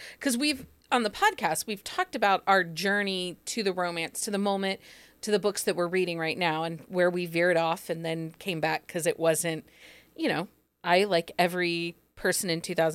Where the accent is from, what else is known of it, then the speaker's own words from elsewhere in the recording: Ohio, United States; And I'll be like, "Oh, I'm from Northwest Ohio over by Toledo."